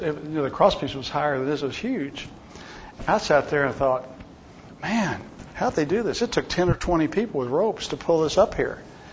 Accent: Virginia, United States; My background is I was raised in the South. I was in Virginia. Virginia's a lot like Oklahoma in rural areas.

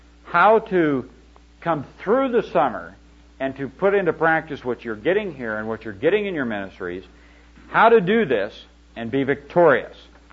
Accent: Iowa, United States; Back in my hometown where there is only one church, that little one, you know, one in Iowa, one church, they've had a revival.

